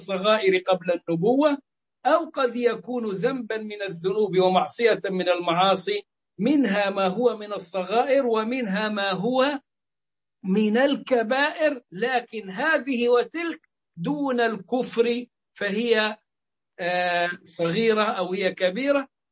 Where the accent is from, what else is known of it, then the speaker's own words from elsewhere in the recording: Upper Egypt, Egypt; واحد صعيدي مثلي، أنا صعيدي